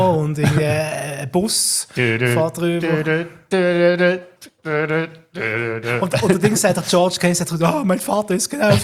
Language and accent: German; Switzerland; dass das bei uns in der Schweiz und in den deutschsprachigen Ländern, dass das so ein Thema ist.